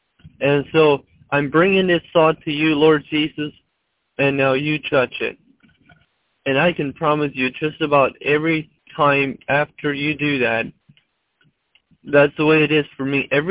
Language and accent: English; Ohio, United States; I'm from Ohio.